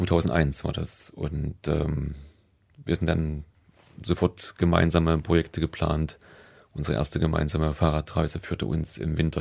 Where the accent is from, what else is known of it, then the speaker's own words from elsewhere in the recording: Halle, Saxony-Anhalt, Germany; Ich bin aufgewachsen in der Nähe von Halle, in der ehemaligen DDR. Und war 14, als die Mauer fiel.